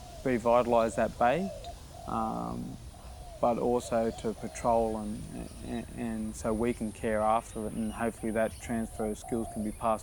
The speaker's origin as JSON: {"language": "English", "town": "Botany Bay", "region": "New South Wales", "country": "Australia", "said": "I'm from the Larapa's Aboriginal community here at Botany Bay."}